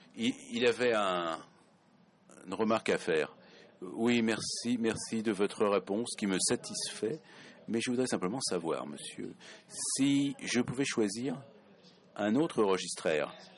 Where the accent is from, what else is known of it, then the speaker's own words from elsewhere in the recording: Argentina; je suis boursière d'Argentine, en Amérique latine, vous m'entendez?